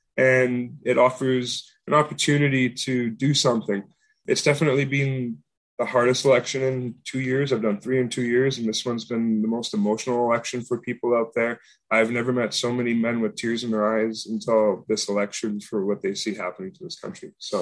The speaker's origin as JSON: {"language": "English", "town": "Winnipeg", "region": "Manitoba", "country": "Canada", "tie": "born or raised there", "said": "I grew up in Winnipeg in one of the poorest neighborhoods in Canada, which was the most violent neighborhood in North America for 10 years running through my childhood."}